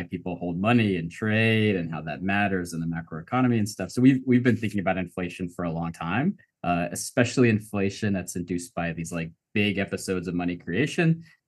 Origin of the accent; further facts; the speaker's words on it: Texas, United States; so I grew up in Texas. I did high school here, and I played high school football